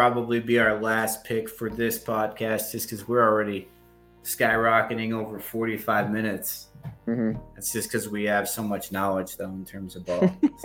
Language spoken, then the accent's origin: English; Utah, United States; And you and I we're from Utah, so we're Jazz fans by default.